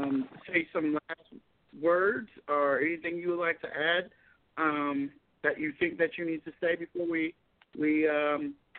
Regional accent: Louisiana, United States; I'm from Louisiana originally, so it's totally different than Louisiana.

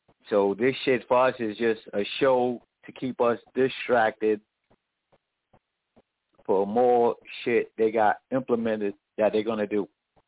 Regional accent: New York City, New York, United States; now in Virginia Beach, United States; I'm from New York City, but in Virginia Beach. I've been out here since 08. And I see a whole bunch of New Yorkers out here.

